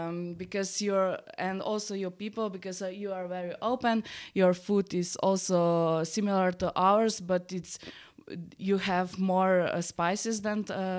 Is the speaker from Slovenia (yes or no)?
yes; Podčetrtek, Savinja, Slovenia; English is a second language; I come from the west side of the Slovenia. It's called it's like provincial is Kozjansko in Obsotelje, and my hometown is Početartek.